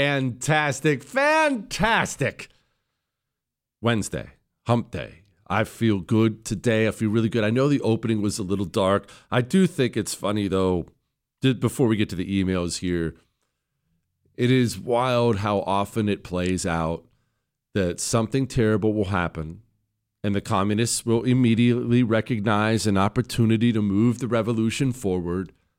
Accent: Montana, United States; I grew up in Montana, fires all the time. It's practically every summer.

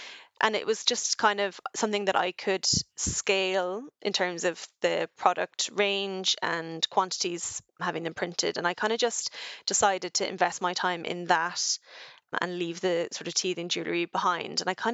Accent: Ireland; now in United Kingdom; And as a European, as an Irish woman in the UK, that was kind of heartbreaking for me.

